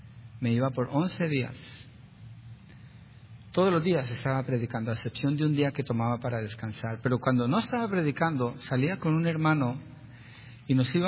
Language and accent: Spanish; Colombia; Y le decía, no diga que yo soy colombiano.